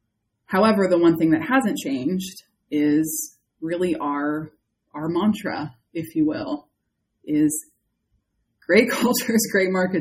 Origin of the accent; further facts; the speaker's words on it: California, United States; And I'm from California. I am a San Francisco Bay Area girl.